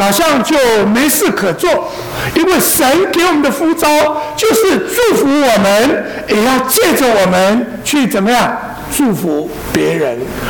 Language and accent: Chinese; China; 我们中国人常常讲说怎么样，一日之计在于晨啊